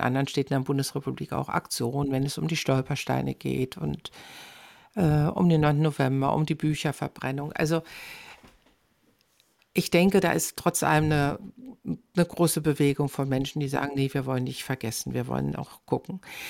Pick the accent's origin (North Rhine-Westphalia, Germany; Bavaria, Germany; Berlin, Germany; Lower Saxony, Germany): Berlin, Germany; Wenn ich an meine Heimatstadt Berlin denke, wo ich ja auch oft bin